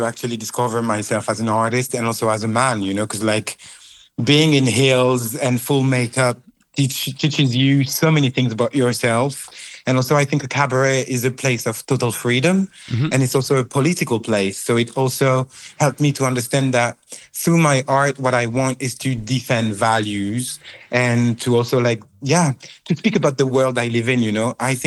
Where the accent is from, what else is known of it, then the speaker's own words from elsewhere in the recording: France; English is a second language; as I grew up in France, I always had this idea of this huge romanticism thing